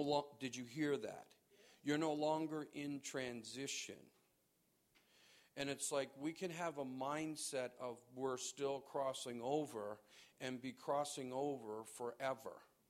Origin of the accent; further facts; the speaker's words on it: Buffalo, New York, United States; Manna was kind of like bread, and birds have wings, and so I'm from Buffalo.